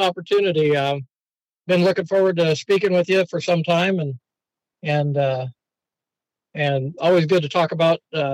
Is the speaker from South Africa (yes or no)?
no; Nampa, Idaho, United States; Where I grew up, till I was about 13 years old, grew up on the north side of Nampa, which anybody that knows Nampa knows that's kind of the rougher part of town.